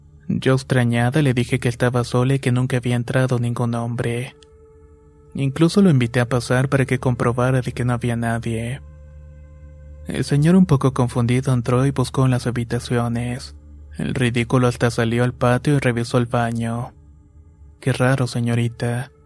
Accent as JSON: {"language": "Spanish", "town": "Rayón", "region": "San Luis Potosí", "country": "Mexico", "tie": "born or raised there", "said": "Soy originario de Rayón, San Luis Potosí."}